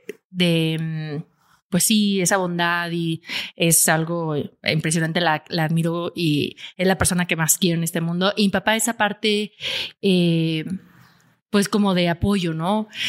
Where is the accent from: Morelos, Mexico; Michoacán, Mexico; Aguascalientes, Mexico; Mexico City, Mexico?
Aguascalientes, Mexico; Pero de ahí soy, de Aguascalientes.